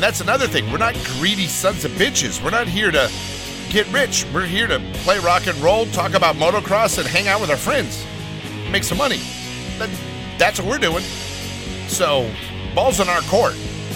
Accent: Los Angeles, California, United States; Yeah, well, that's because I grew up in Los Angeles.

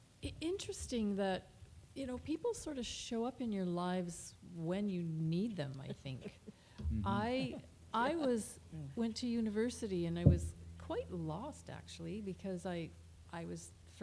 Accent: United States; Now you know I'm American when I say freshman, but first year.

